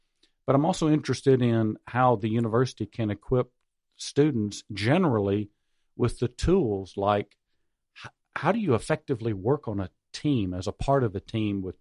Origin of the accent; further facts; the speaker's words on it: Atlanta, Georgia, United States; I came from Atlanta, and I am thrilled to be here.